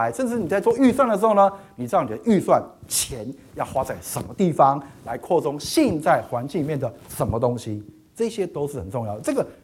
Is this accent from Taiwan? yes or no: yes; Taiwan; 当然我们是台湾人